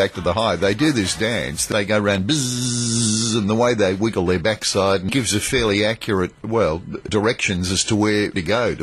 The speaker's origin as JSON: {"language": "English", "town": "Melbourne", "region": "Victoria", "country": "Australia", "tie": "born or raised there", "said": "I can remember having medicals, and this is growing up in Melbourne at primary school."}